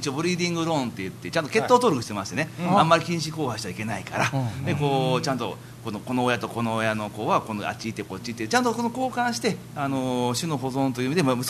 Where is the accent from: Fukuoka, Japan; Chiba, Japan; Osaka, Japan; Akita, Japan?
Osaka, Japan; 大阪生まれの大阪育ちなんですね私